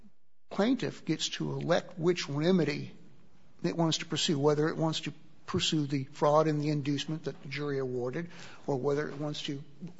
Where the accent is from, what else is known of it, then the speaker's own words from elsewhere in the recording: Texas, United States; I'll remind the Court I'm from Texas.